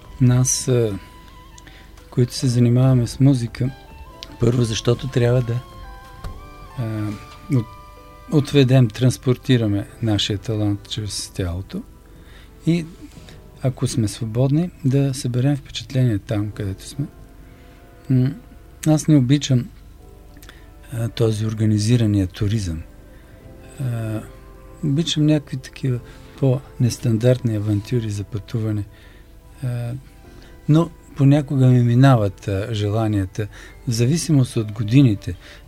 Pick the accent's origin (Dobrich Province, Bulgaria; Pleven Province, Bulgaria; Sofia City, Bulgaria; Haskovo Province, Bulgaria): Dobrich Province, Bulgaria; Belitsa; Това беше на 5 км от нашето село Белица, където съм израснал в Добруджа, това до Дунава.